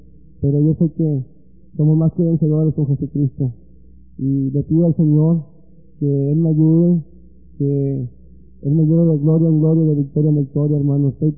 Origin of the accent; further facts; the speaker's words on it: Ciudad Miguel Alemán, Tamaulipas, Mexico; soy abogado, soy originario de Ciudad Miguel Alemán, Tamaulipas, México, y administro una empresa de radio en México, en Tamaulipas, México, Miguel Alemán, Tamaulipas, México.